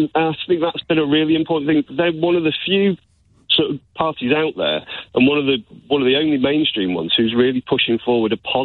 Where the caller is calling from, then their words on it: Stockport, North West England, United Kingdom; I'm from Reddish in Stockport, actually.